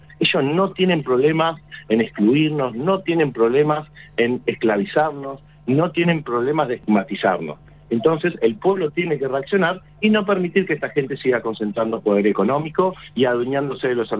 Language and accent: Spanish; San Martín de los Andes, Neuquén, Argentina; Los que somos San Martín de los Andes sabemos lo que nos duele no poder estar en el Muelle de Quilaquina